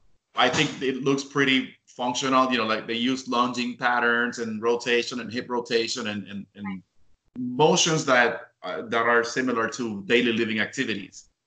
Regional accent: Puerto Rico; I'm from Puerto Rico

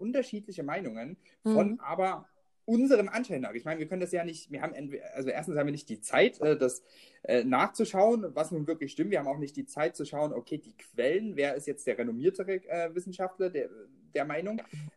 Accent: Freiberg, Saxony, Germany; born there; in Freiberg, das ist meine Geburtsstadt in Sachsen

